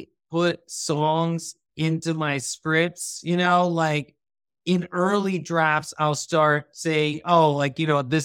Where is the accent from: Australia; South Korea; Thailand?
Thailand; now in United States; I am Pakistani, but I grew up in Thailand, but I was born in the U.S. I've lived all over the U.S., right? So it's like, yeah, I am like kind of nomadic.